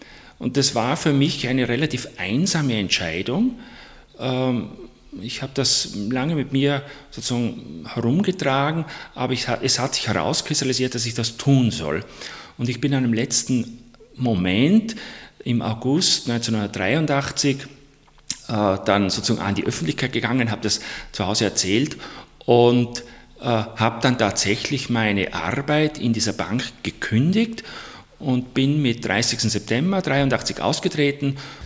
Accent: Fulpmes, Tyrol, Austria; Ja, ich komme aus dem Stubaital, aus Fultmes im Stubaital, bin dort aufgewachsen auf einem Betrieb mit Milchkühen.

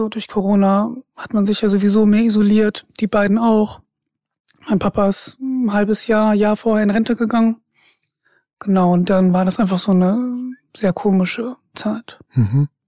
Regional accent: Emden, Lower Saxony, Germany; now in Bremen, Germany; Ich bin 34 und lebe seit 14 Jahren in Bremen und komme aber ursprünglich aus Ostfriesland, aus Emden. Und das ist auch die Stadt, wo ich groß geworden bin

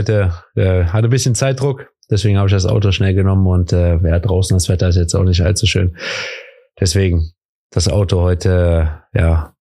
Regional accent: Cologne, North Rhine-Westphalia, Germany; born there; als geborener Kölner rund um Köln das Heimrennen zu gewinnen

